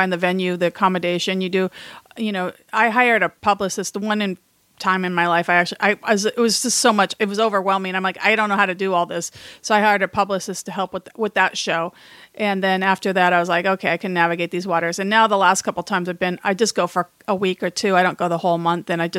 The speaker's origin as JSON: {"language": "English", "town": "Hollywood", "region": "California", "country": "United States", "tie": "born or raised there", "said": "And because I grew up in Hollywood, like getting past like a lone security guard into a room is like, oh, it's so exclusive."}